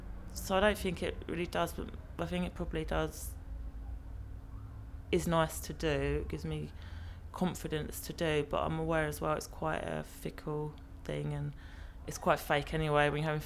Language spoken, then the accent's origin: English; Carshalton, London, United Kingdom; born there; in Carshalton, unfortunately, because it's not a very nice hospital.